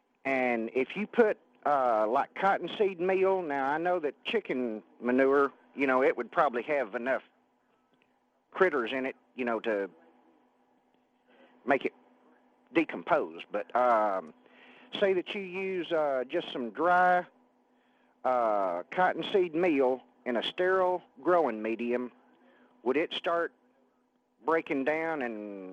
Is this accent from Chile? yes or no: no; Garland, Texas, United States; I was raised in Blackland in Garland.